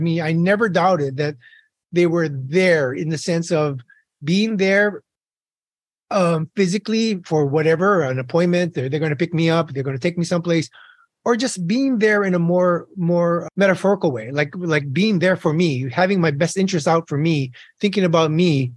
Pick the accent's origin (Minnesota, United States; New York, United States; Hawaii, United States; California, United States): Hawaii, United States; Honolulu; I'm born and raised in Honolulu, Hawaii, and to a wonderful, wonderful family.